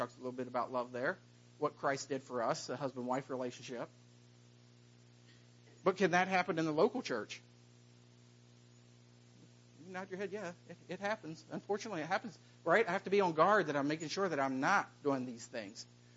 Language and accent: English; Charleston, United States; when I grew up in Charleston, there were two churches